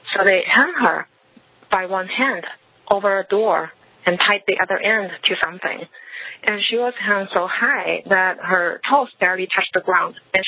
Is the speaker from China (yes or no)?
yes; Beijing, China; English is a second language; I grew up in Beijing, my family was doing fine, I had a really good job.